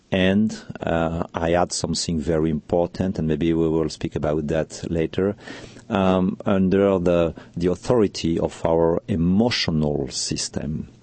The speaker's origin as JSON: {"language": "English", "country": "France", "accent": "French", "second_language": "English", "said": "And sorry for my deep French accent, but I will try to do my best."}